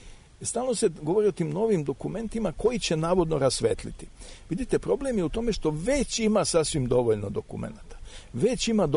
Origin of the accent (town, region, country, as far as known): Serbia